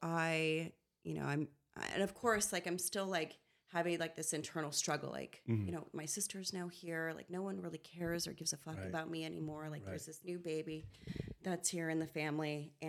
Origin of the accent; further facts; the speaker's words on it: San Diego, California, United States; So I am born and raised in San Diego, full-blooded Portuguese.